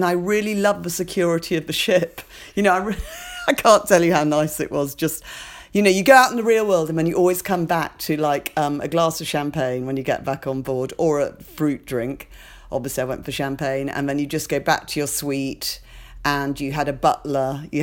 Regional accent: United Kingdom; And obviously it was funny because we were the baddies being the British, you know.

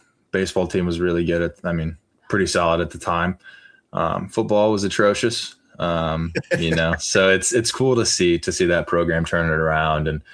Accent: Hoagland, Indiana, United States; T-ball, born and raised in Hoagland. If people don't know where that's at, look it up.

